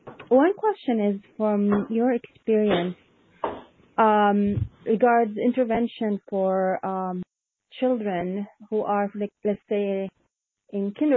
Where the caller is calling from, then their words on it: Michigan, United States; I'm calling from Michigan.